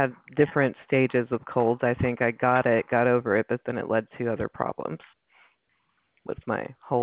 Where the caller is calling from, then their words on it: Alabama, United States; Alabama, where they're opening everything up.